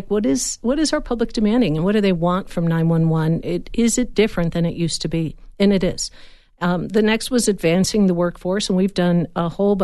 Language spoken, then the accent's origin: English; Chicago, Illinois, United States; Yeah, same, same. Right. That's where I'm from.